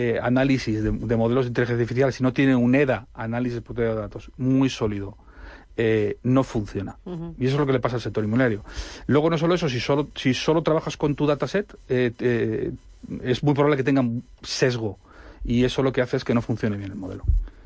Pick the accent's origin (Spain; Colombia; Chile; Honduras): Spain; Asturias; No, valenciano, yo soy asturiano. Yo soy asturiano.